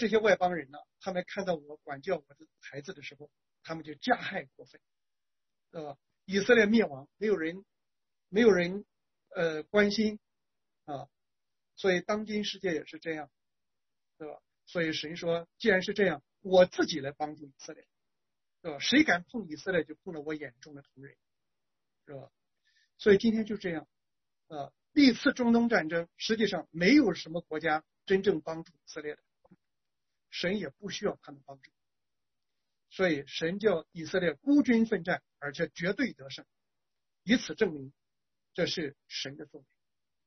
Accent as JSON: {"language": "Chinese", "country": "China", "tie": "born or raised there", "said": "我小的时候在中国大陆"}